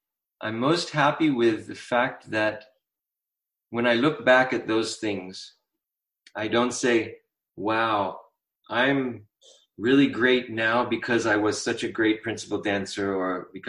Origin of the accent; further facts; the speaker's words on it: United States; I'm American.